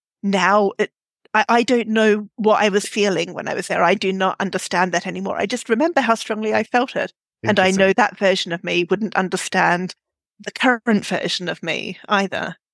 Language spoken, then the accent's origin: English; Australia; now in England; And I've been here 15 years, but I am Australian and there's still bits of my sort of vocabulary and ways of forming sentences